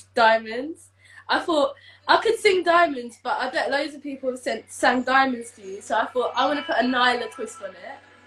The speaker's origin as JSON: {"language": "English", "country": "United Kingdom", "accent": "British", "said": "Why do Americans love British accents? Because I don't know what it is. I don't know. I can't hear it. So what is it about my accent?"}